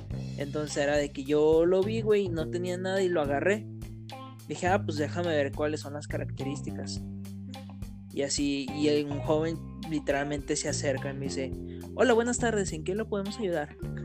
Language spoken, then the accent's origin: Spanish; Mexico; Pues yo, como buen mexicano, güey, de que no, nada más.